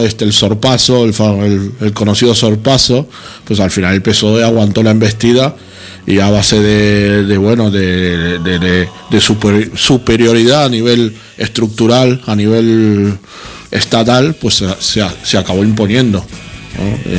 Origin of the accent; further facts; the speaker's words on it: Madrid, Community of Madrid, Spain; yo te puedo asegurar que vengo de Madrid